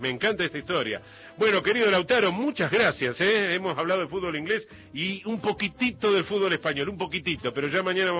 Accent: Buenos Aires, Argentina; Pues yo soy un tipo del conurbano también. Yo soy un tipo del conurbano.

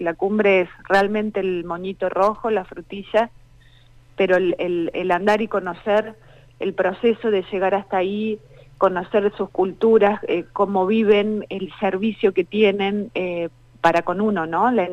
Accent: Villa María, Córdoba, Argentina; moved away; soy de Córdoba, de Villa María. Hace 24 años que estoy acá, 24, 25 años.

